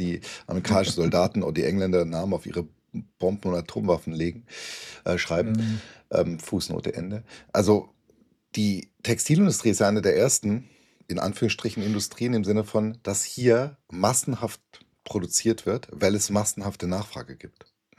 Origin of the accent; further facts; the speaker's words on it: Baden-Württemberg, Germany; now in Dresden, Germany; Also ich komme ja ursprünglich aus Schwaben, lebe jetzt in Dresden, wir sind ja beides Ostdeutsche, ja, jetzt geworden, Wahlsachsen